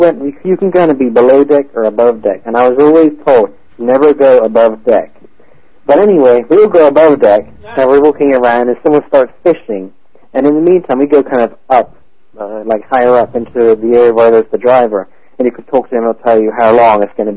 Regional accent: England, United Kingdom; I'm from England.

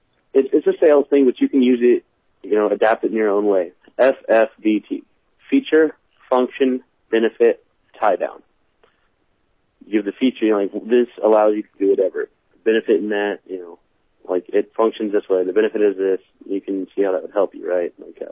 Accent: Washington, United States; born there; Well, I was born in Washington, and they're really sticklers on their birth certificates

